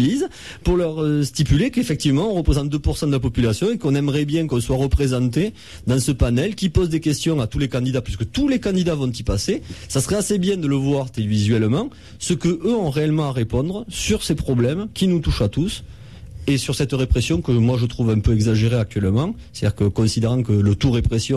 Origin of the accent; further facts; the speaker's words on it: France; puisqu'ils passent devant les Français, nous sommes des Français